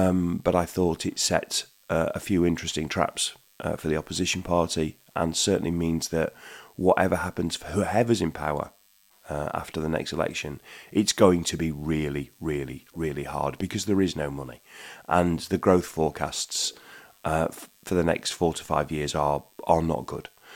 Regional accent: Retford, East Midlands, United Kingdom; when I was born and raised in Retford, which I was, I used to go on the Retford-Sheffield train all the time.

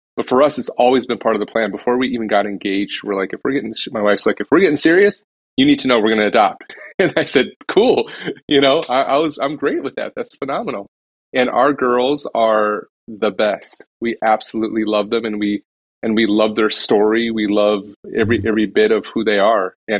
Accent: North Dakota, United States; now in Minneapolis, United States; But we're from the Midwest. We grew up in North Dakota originally, which is a bit colder than where we're at in Minnesota.

